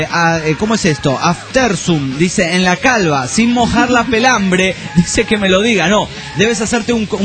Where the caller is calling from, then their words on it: Spain; de España.